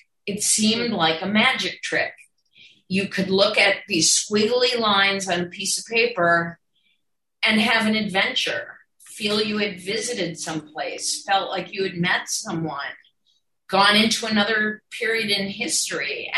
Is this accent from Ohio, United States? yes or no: yes; Cleveland, Ohio, United States; Nobody, I grew up in Cleveland. People around me were lawyers and business people.